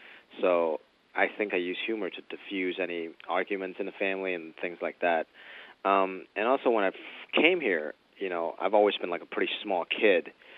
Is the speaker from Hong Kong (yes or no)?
yes; Hong Kong; because stand-up comedy wasn't really a thing when I grew up in Hong Kong.